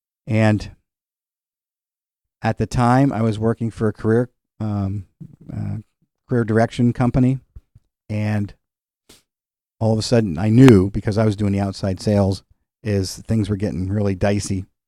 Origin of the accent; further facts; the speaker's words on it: New York, United States; Because we're from New York, right? And we've been out here now. Okay, we did it 10 years.